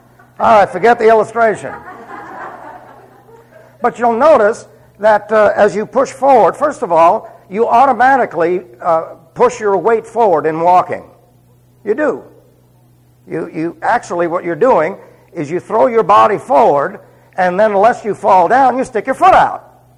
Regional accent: New York, United States; accent: New York; I still have my New York accent then.

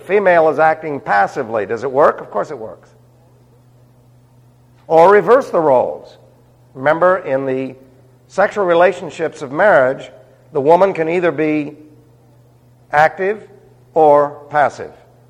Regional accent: New York City, New York, United States; Well, I wasn't raised in the American way of life. Do you understand? I was raised in New York City.

